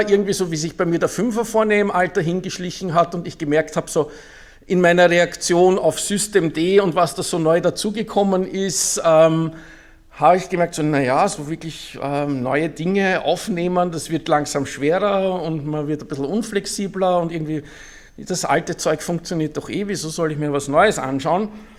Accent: Austria; also, man hört ja auch, ich komme aus Österreich, wir sind da schon einen kleinen Tick weiter

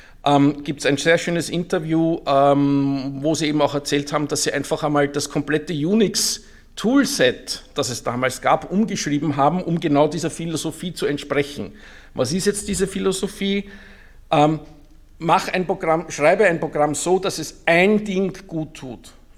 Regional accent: Austria; also, man hört ja auch, ich komme aus Österreich, wir sind da schon einen kleinen Tick weiter

